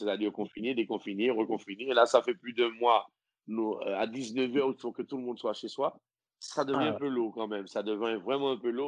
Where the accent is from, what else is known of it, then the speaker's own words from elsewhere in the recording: Martinique; also born or lived in French Guiana / Guadeloupe; j'ai vécu pas mal de temps en Guyane, j'ai vécu pas mal de temps en Guadeloupe, et je suis martiniquais